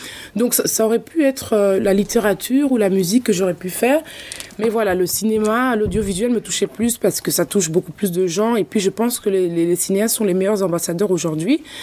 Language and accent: French; DR Congo; now in Europe; moi, je fais partie de la diaspora. J'ai vécu une partie en Afrique, au Congo, où je suis originaire République démocratique du Congo.